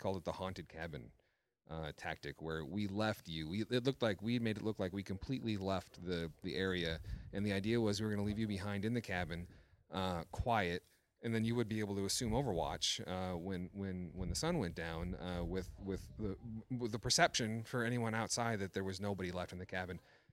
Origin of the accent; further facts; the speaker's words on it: Minnesota, United States; It's a little chilly, actually, even though I'm from Minnesota.